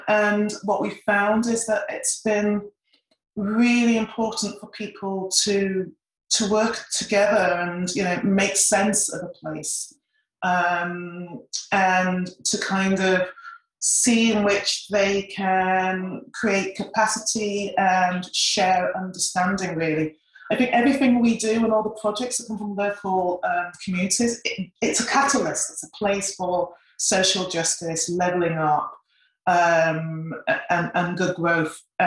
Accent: Yorkshire and the Humber, United Kingdom; So I'm from Yorkshire. So if people don't know that, it's a northern part of England. It doesn't mean much, but it's a mining town, or a mining city, actually. It was a mining city until the mines got closed down.

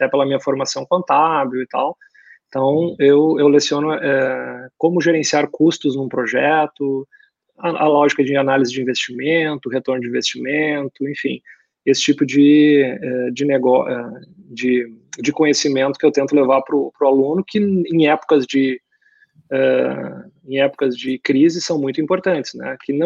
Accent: Santo Ângelo, Rio Grande do Sul, Brazil; now in Porto Alegre, Brazil; Porque quando eu venho de Santo Ângelo para cá, eu não conseguia pagar uma faculdade em Porto Alegre, uma PUC.

